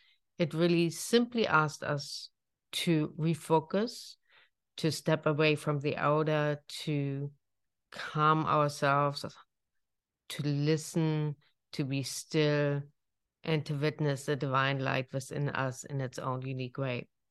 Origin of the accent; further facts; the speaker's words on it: Germany; accent: German; English is a second language; So with that being said, in my lovely German accent, we are going to start right away.